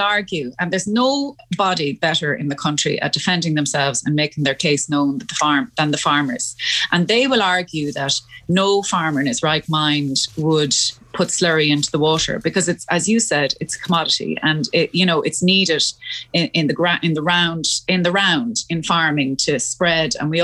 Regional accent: County Mayo, Ireland; I have a vet's daughter and I'm from Mayo and I've spent a lot of time around agriculture and farms

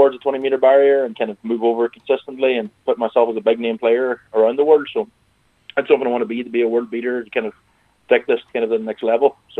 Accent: Ulster, Ireland; accent: Donegal; As you say, my accent's pretty Donegal, and picking up a few words over here isn't the easiest, as they say.

